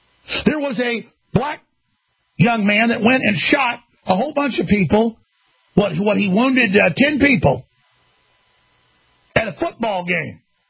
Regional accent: Dallas, Texas, United States; I remember when I was growing up in Dallas, when it was the murder capital of the United States above Chicago

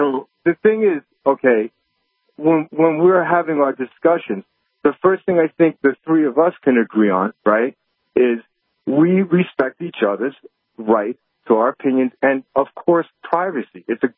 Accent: United States; And born here, I mean, first generation American born here, okay? I'm Greek heritage.

